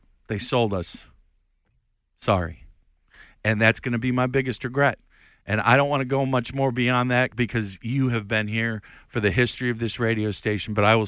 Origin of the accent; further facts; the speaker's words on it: Chicago, Illinois, United States; moved away as an adult; now in Boston, United States; I go, "I'm from Chicago, man. The T is nothing."